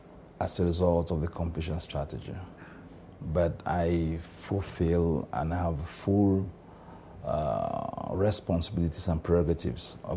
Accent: Cameroon; I come from Cameroon. Embedded in the heart of Central Africa

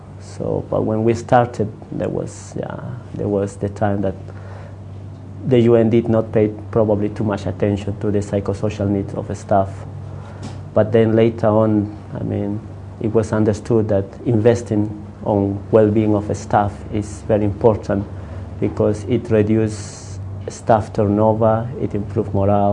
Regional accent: Peru; moved away; also born or lived in Russia; I am from Peru, but I spent more than 22 years in Russia because my father was a member of the Communist Party. So I was educated in Russia.

